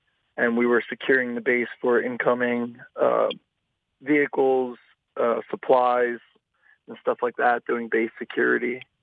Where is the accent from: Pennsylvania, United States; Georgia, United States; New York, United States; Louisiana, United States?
Pennsylvania, United States; Philadelphia; now in Saucon Valley, United States; No, I grew up in Philadelphia. I moved here after my first deployment when I met my wife and we moved up here.